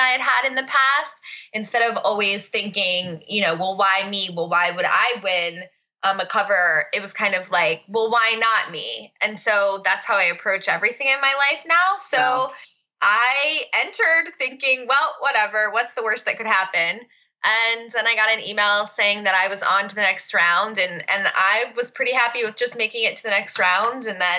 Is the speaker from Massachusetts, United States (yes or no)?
no; Fairfax, Virginia, United States; born there; I was born in Fairfax, Virginia, which is not far away from where I live now in Leesburg, Virginia.